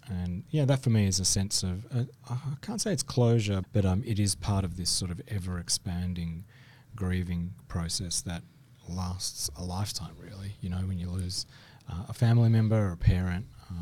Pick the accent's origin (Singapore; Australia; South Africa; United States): Australia; Melbourne, Victoria; born there; Even though I'm a Melbournian, I'm Australian, I'm born here.